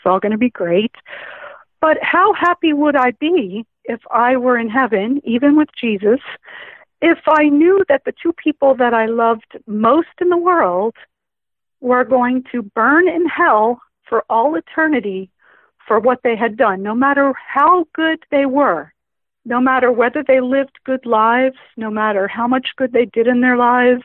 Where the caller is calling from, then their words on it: California, United States; I'm calling from California, and I'm a relative new listener.